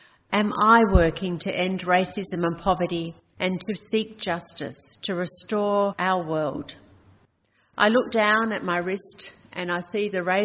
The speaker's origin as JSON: {"language": "English", "town": "Wilmington", "region": "Delaware", "country": "United States", "tie": "born or raised there", "said": "I got married and took a job in my hometown, Wilmington, Delaware."}